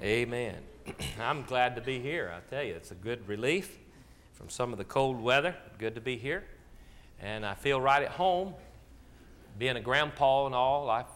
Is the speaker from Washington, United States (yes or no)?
no; Kentucky, United States; and I am from Kentucky.